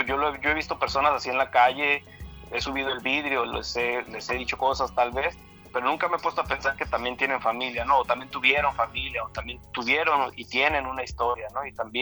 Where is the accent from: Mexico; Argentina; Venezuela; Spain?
Mexico; Mexico City; Yo vengo de la Ciudad de México, ¿no? Yo vengo del DF, tengo ya bastantes años viviendo por este lado. E inevitablemente guardo mis raíces, guardo ese lenguaje, guardo esas expresiones que no son de aquí, pero tengo también las que son de aquí